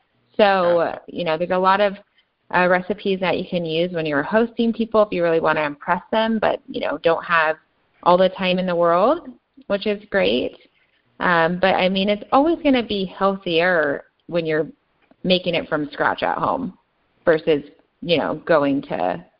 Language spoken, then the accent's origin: English; Redlands, California, United States; started looking for a location in my hometown, Redlands, California.